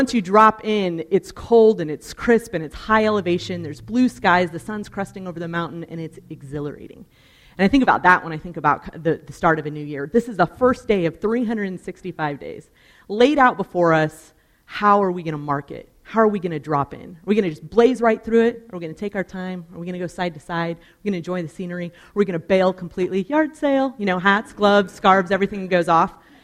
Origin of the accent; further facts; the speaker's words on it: Colorado, United States; these kinds of days remind me of growing up in Colorado.